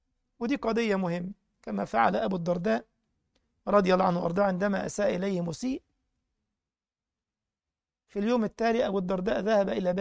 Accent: Egypt; عندنا في مصر يعني بيأتون من عشان حفظ القرآن

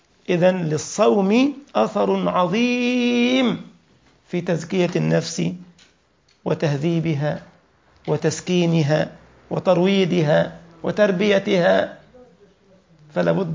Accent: Egypt; واحنا بنقول برضه طريحة عندنا في مصر

